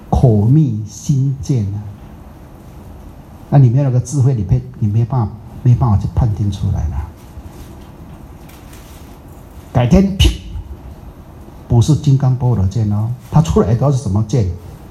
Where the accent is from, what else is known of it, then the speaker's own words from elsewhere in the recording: Taiwan; 我台湾人吼，讲福建话啊，我闽南话